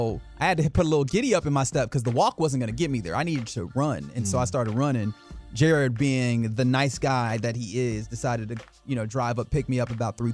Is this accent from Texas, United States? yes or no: yes; Texas, United States; I'm from Texas, baby. Cold does not really sit well with me.